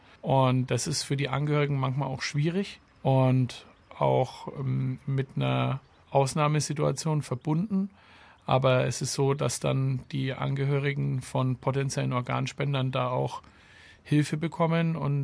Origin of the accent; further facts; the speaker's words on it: Bamberg, Bavaria, Germany; born there; ich bin geboren in Bamberg, bin dann für Studium war ich in Mannheim und in Erlangen.